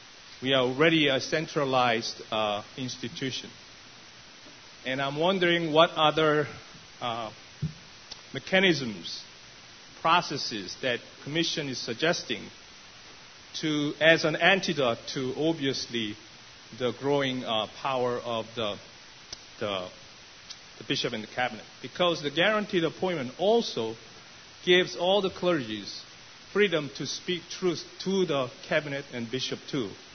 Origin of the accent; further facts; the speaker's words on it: New England, United States; I'm from New England.